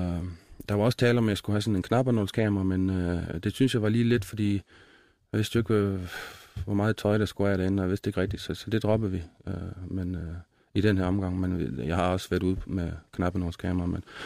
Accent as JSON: {"language": "Danish", "region": "Jutland", "country": "Denmark", "accent": "Jutlandic", "said": "Jeg var en stout jyde, der forretningsmand, der var på rejse. Jeg taler jysk nu"}